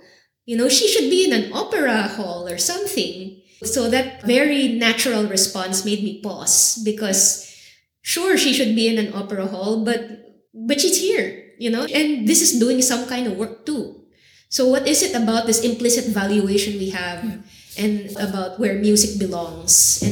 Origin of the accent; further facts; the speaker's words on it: Philippines; I feel a huge hesitation with representing myself as a Filipino, not from an indigenous tradition, not working with any clear lineage.